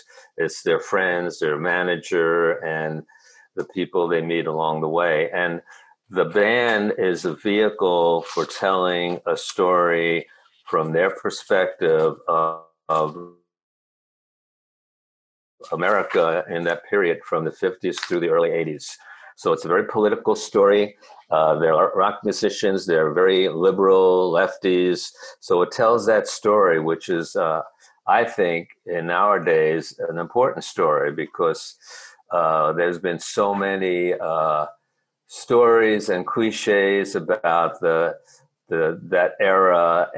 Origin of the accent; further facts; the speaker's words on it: Brooklyn, New York, United States; the first chapter of the book is really based on my experience growing up in Brooklyn. I drew a lot of the information from the neighborhood I grew up in.